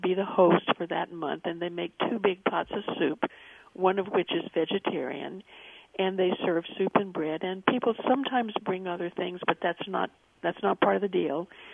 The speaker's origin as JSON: {"language": "English", "town": "Portland", "region": "Oregon", "country": "United States", "tie": "born or raised there", "said": "Well, I was invited to attend one at my hometown of Portland, Oregon."}